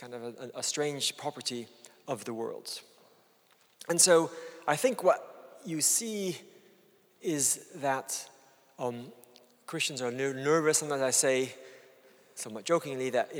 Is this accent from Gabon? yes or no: yes; Gabon; I grew up in Gabon in Central Africa